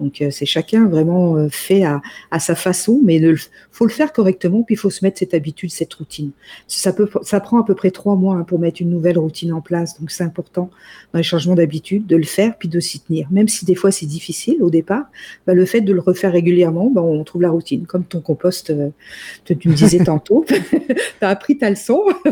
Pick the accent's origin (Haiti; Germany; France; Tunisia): France; On est des Français, donc on ramasse, on rote pas.